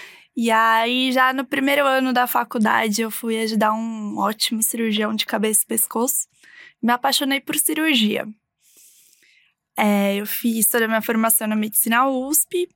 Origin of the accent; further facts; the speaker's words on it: São Paulo, Brazil; Eu sou daqui de São Paulo já.